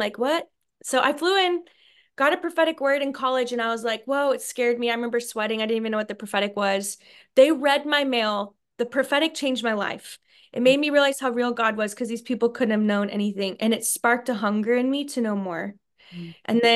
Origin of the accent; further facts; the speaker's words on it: Texas, United States; I grew up in the Church of Christ, for anybody who's familiar with that, and here in Texas, born and raised in the Bible Belt.